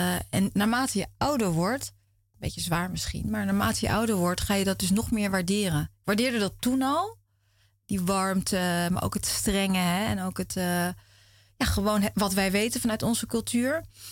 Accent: Krimpen aan den IJssel, South Holland, Netherlands; Maar echt Krimpen is echt de plek waar ik ben opgegroeid. Mijn opa en oma zijn daar uiteindelijk ook gaan wonen.

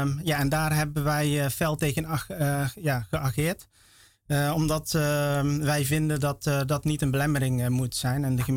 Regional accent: Nistelrode, North Brabant, Netherlands; now in Nijmegen, Netherlands; En ik ben ik ben een Molukse Nederlander. Kom uit Nistelrode. Ik ben opgegroeid in de Tenkara-gemeenschap al daar. En ik ben zelf afkomstig van de Kei-eilanden. Maar momenteel woon ik al ruim 20 jaar in Nijmegen

